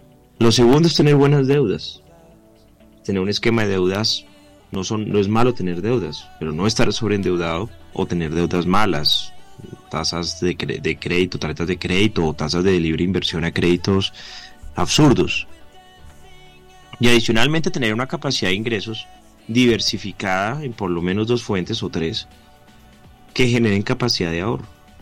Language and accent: Spanish; Rosario, Santa Fe, Argentina; Soy economista de Rosario, graduado en el 2002